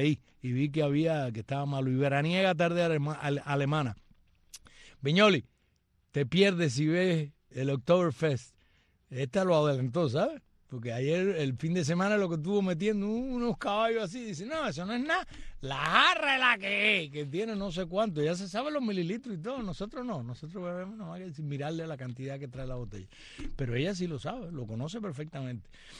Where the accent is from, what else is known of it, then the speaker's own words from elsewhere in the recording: Cuba; esta cubana, que soy una cubana para el bien y no para el mal